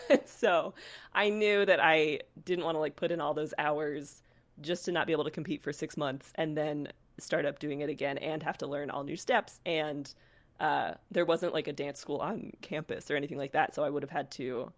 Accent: Colorado, United States; also born or lived in California; I grew up in Colorado. That's where I was doing Irish dance. And then I went to college in California.

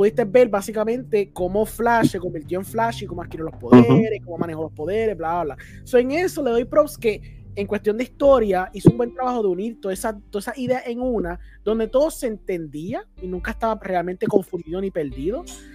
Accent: Puerto Rico; Está nice ver sitios que nosotros conocemos porque somos puertorriqueños.

